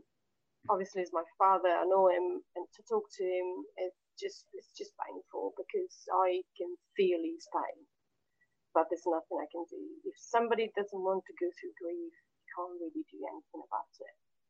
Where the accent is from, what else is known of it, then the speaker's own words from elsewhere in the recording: Italy; English is a second language; also born or lived in United Kingdom / Australia / Spain; I am from Italy, which is a Catholic country. But I lived in the UK for many years. I lived in Australia, I lived in Spain for almost a decade. I speak different languages